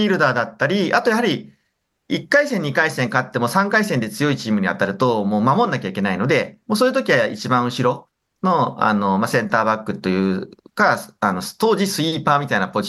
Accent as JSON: {"language": "Japanese", "town": "Yokohama", "region": "Kanagawa", "country": "Japan", "tie": "born or raised there", "said": "生まれも育ちも神奈川県横浜市で、はい、生まれ育ちました。"}